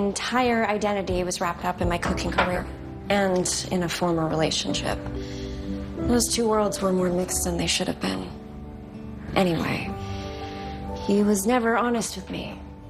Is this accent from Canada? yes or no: no; London, England, United Kingdom; now in Chicago, United States; I'm British. We walk into a room and deliberately avoid attracting attention.